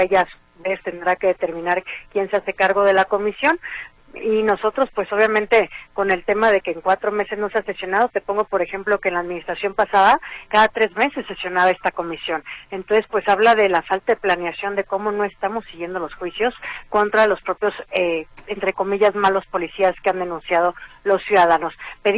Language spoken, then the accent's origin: Spanish; Guadalajara, Jalisco, Mexico; si creemos o no que el gobierno nos es útil como tapatíos.